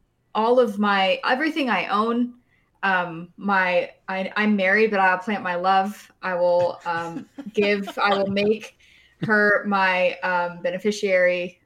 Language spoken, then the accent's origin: English; Tampa, Florida, United States; I'm from the Tampa Bay area.